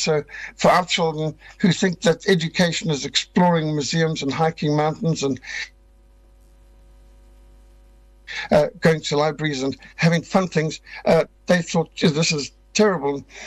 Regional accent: Zimbabwe; I was brought up in school in Rhodesia.

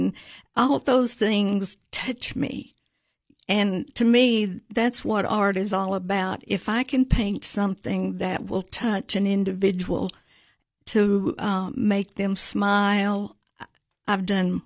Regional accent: Kentucky, United States; now in Cookeville, United States; Because I'm from Kentucky, I was born and raised there, and moved to Cookeville about 40-something years ago.

